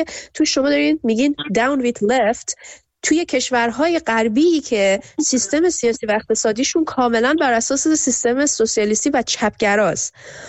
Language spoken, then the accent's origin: Persian; Iran; به عنوان یک ایرانی